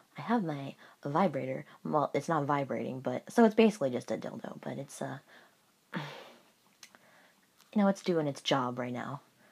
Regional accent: Canada; I am female. I am Canadian.

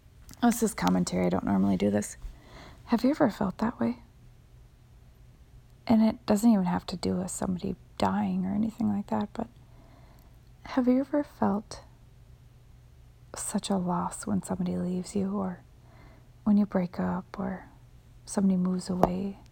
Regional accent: Midwest, United States; Now, I'm from the Midwest, and I definitely do not have an English accent, although I am working on it.

